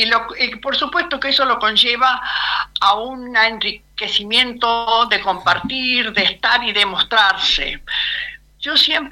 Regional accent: Santa Fe, Argentina; Yo como santafesina, te digo la verdad que siempre tengo su recuerdo

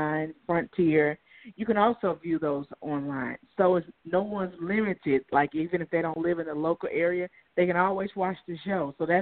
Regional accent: Century, Florida, United States; now in California, United States; Yes, I'm originally from Century, Florida, right there by Pensacola, Florida.

